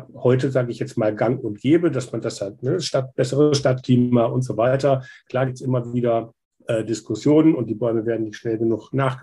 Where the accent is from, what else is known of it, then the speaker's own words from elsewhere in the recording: Kassel, Hesse, Germany; also ich komme ursprünglich aus Kassel